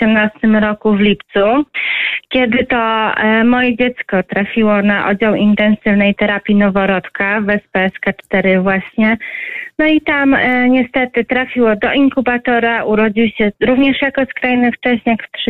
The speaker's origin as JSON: {"language": "Polish", "town": "Lublin", "region": "Lublin Voivodeship", "country": "Poland", "said": "Ja miałam ten komfort, że jestem z Lublina"}